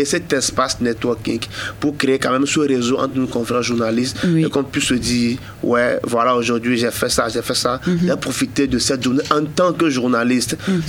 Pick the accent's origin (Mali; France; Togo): Togo; Alors, Togo, parce que nous sommes des Togolais, nous sommes au Togo.